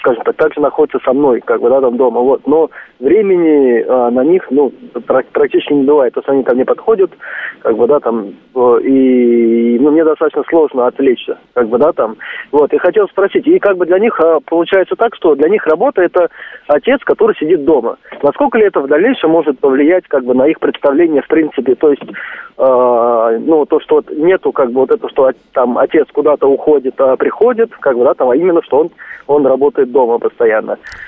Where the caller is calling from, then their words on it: Moscow, Russia; мы из Москвы.